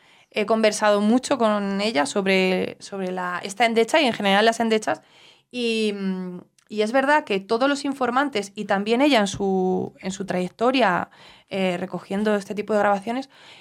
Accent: Spain; desde mi perspectiva como española, como cantante

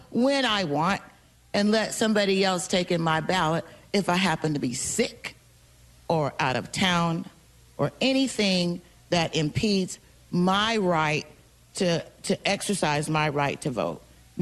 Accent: United States; born there; I was born in America. I am an American citizen.

